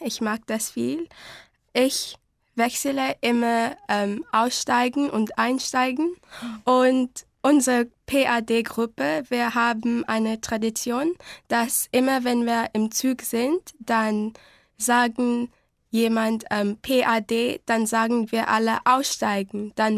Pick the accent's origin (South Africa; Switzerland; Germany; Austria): South Africa; German is a second language; Ich bin aus Südafrika. Ich wohne in Johannesburg. Ich bin im 2000er Jahr geboren. Ich lerne Deutsch